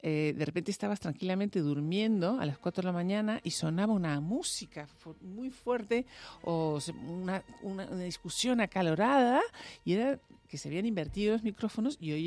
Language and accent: Spanish; Uruguay; Bueno, nosotros somos uruguayas